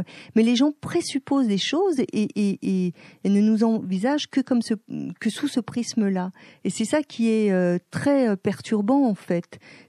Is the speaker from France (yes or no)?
yes; France; moved away as an adult; also born or lived in Mozambique; il suffisait que je dise que je suis française, je parlais français, donc on me croyait.